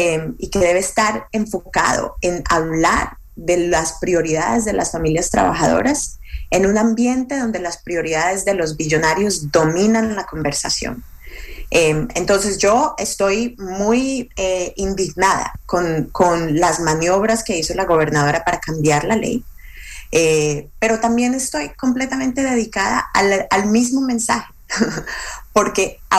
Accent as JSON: {"language": "Spanish", "country": "Colombia", "said": "el único deporte que conozco es el fútbol, porque soy de Colombia."}